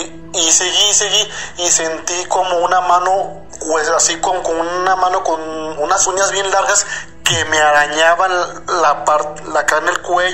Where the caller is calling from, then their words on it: Zacatecas, Mexico; Yo soy aquí de Zacatecas. Aquí hay muchos ranchitos.